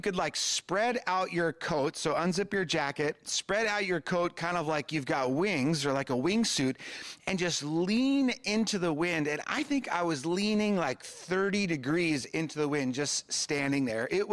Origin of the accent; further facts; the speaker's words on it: Nine Mile Falls, Washington, United States; you'll read all about what I experienced as a high school student in my hometown of Nine Mile Falls, Washington.